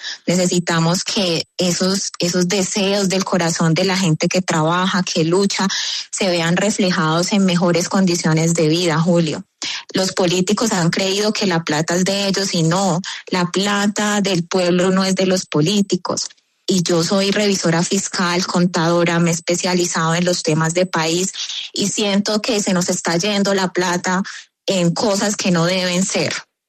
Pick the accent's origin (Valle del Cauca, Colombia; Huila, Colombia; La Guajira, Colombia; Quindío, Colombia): Valle del Cauca, Colombia; Cali; born there; Nací en la ciudad de Cali, pero resulta que mis raíces son del Chocó. Desde muy pequeña fui a conocer toda mi cultura y todas mis raíces del Pacífico colombiano, nacida en Cali.